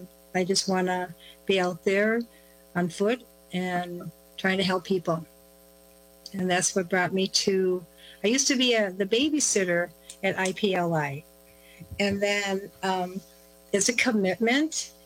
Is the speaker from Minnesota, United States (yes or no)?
yes; White Earth Reservation, Minnesota, United States; also born or lived in Duluth, United States; I'm from White Earth Reservation. Both my parents are from White Earth. We moved around quite a bit when I was a little girl from the cities, Duluth, and back here to the reservation.